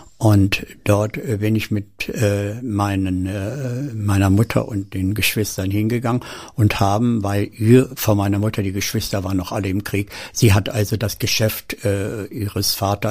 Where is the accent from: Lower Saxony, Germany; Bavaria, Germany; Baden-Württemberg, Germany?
Lower Saxony, Germany; Hetjershausen; born there; geboren bin ich eigentlich in Hetchershausen, Kreis Göttingen.